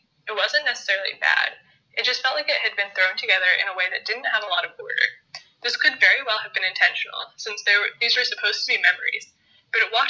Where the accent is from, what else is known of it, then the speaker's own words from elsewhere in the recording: North Carolina, United States; I'm from North Carolina, and I found myself disappointed by the places that David found himself.